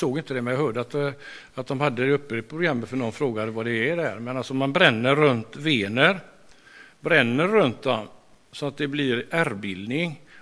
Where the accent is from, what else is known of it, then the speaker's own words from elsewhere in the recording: Lerum, Västra Götaland County, Sweden; Jag kommer från Lerum.